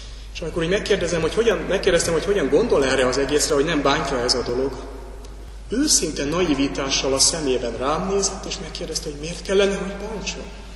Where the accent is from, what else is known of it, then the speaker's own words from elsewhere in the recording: Pest, Hungary; A szomszéd nem is lakott ott, Budapestről járt ki, csak a hétvégéket töltötte nálunk ott a főváros környékén.